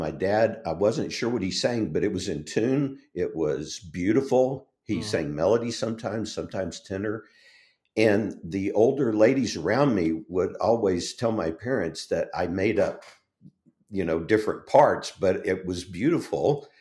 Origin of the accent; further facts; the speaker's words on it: Louisiana, United States; But soon I learned about rock and roll, and I'm from South Louisiana.